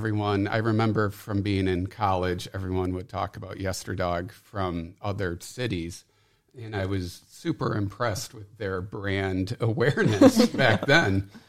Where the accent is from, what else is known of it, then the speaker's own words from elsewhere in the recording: Ada, Michigan, United States; now in Colorado; I was born right here in Ada, Michigan, grew up in Ada, went to Thornapple Elementary School, went to Forest Hills Central High School after that, and then went to Michigan State for Hospitality Business School.